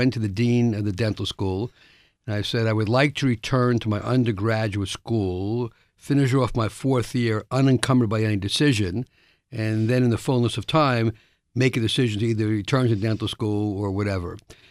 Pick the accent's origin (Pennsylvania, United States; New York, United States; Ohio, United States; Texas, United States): New York, United States; Bronx; Basically, I was born in the South Bronx, first generation of my family to get born in America, first generation of my family to get a college degree. I went to public school in the Bronx, PS 75.